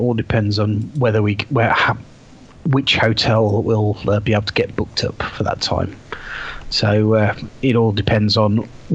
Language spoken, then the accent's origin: English; United Kingdom; but then again, I'm from Britain where it rains a lot too